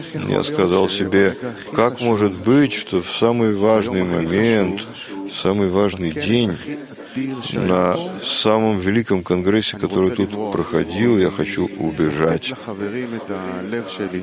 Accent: Petah Tikva, Central District, Israel; из Петахтиква, из Израиля.

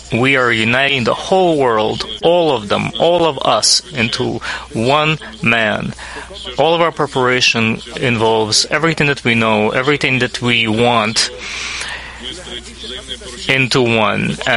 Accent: Saint Petersburg, Russia; I'm from St. Petersburg, Russia. It's my first time in Israel for the Congress.

